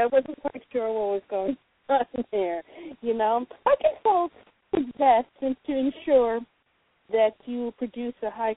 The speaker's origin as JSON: {"language": "English", "country": "Jamaica", "said": "I'm Jamaican, and I had to start listening carefully."}